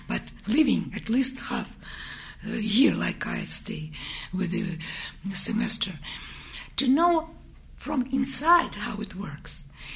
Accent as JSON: {"language": "English", "country": "Russia", "second_language": "English", "said": "And of course they think that if I'm from Russia, I am pro-Russian."}